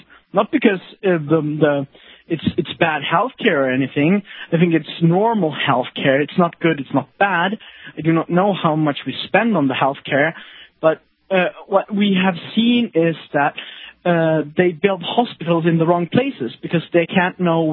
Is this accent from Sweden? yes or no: yes; Sweden; English is a second language; now in United States; Hi. Yeah, I'm from Sweden myself.